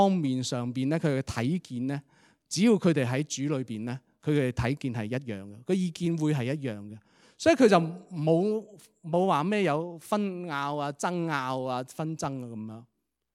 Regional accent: Guangdong, China; 就是说我们广东人有句说话，当然不是真的，但我们经常都讲的

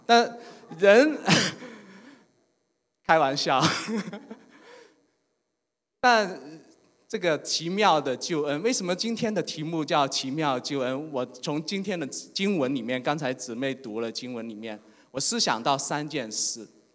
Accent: Guangdong, China; 都是一些我们广东省的省委书记的高干子弟啊，海关啊那些。

